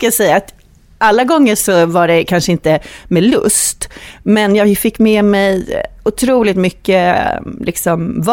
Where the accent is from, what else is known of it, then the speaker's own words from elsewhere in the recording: Värnamo, Jönköping County, Sweden; Och sen så valde jag egentligen uppvuxen i Småland då. Så i Värnamo där jag växte upp så var det mycket musik och vi var också en stor barnaskara. Vi är 5 syskon. Jag är näst äldst.